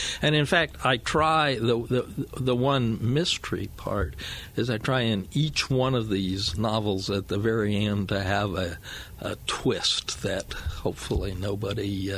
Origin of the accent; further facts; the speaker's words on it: Pleasantville, Iowa, United States; Well, back far enough, Pleasantville. Grew up in the that area and graduated from high school there. Went to the University of Iowa for 8 years until my father said I needed to get a job.